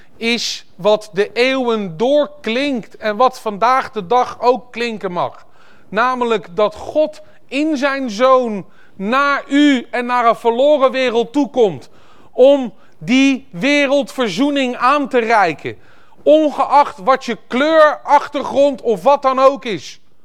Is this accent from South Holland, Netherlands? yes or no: yes; The Hague, South Holland, Netherlands; born there; ik ben in Den Haag geboren zoals u weet en misschien kunt horen